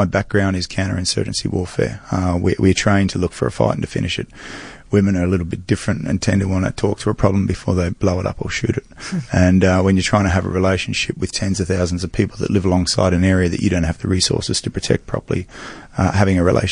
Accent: Australia; Maybe just being an Aussie, I think.

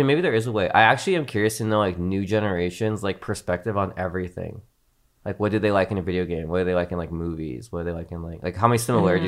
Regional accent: California, United States; I grew up in Silicon Valley. It was like super techie.

